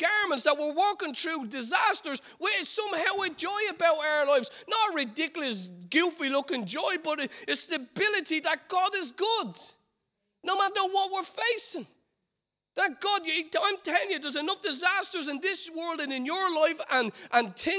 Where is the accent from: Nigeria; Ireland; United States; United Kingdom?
Ireland; there's anything that us Irish have to overcome, is the settling for. There's a passivity about us as Irish.